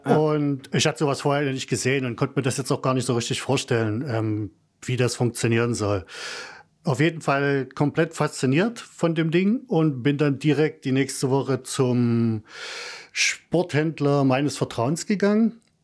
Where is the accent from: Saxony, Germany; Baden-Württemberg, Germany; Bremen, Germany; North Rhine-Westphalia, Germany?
Saxony, Germany; Leipzig; now in Berlin, Germany; Bin gebürtiger Leipziger, was man sicherlich auch in dem einen oder anderen Moment krass hören wird. Wohne jetzt seit ein paar Jahren in Berlin.